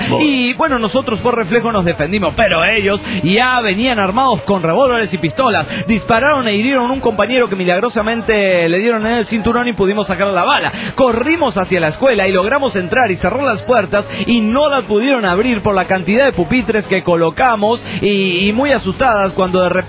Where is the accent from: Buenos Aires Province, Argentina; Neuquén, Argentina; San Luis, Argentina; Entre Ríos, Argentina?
Entre Ríos, Argentina; Nada, mentira, no soy de Tucumán. Soy de Entre Ríos